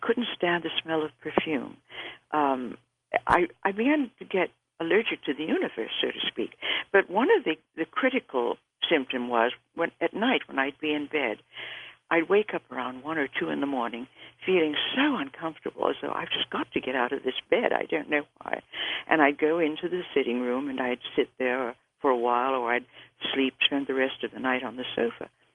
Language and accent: English; California, United States; Well, I grew up in California, and I was extremely healthy.